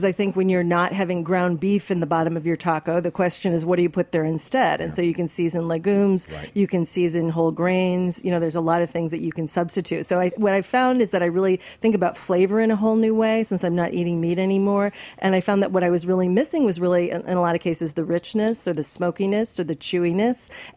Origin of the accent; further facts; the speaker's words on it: Midwest, United States; I'm from the Midwest. I've been eating meat three times a day all my life.